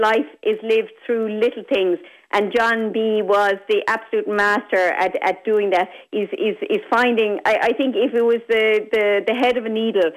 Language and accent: English; Arda, County Limerick, Ireland; now in Ballacolla, Ireland; I'm from Arda, proud West Limerick woman, and living in Laois now. I'm married to a suckler farmer in Laois, in Ballacolla, County Laois